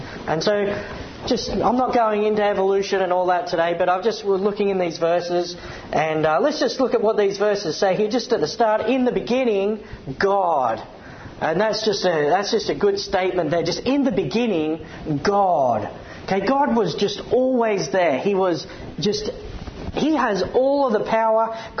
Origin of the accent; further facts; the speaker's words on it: Australia; I'm going to say that because I'm an Australian, so it's okay.